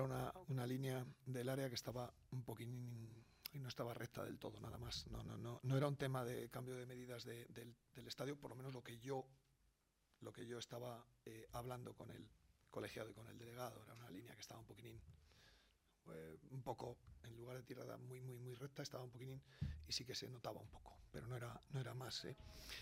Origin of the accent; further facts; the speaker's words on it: Salas de los Infantes, Castile and León, Spain; yo aquí soy de aquí, de Salas de los Infantes, de un pueblo pequeño de Burgos, casado en Quintanar, otro pueblo metido ahí en la sierra.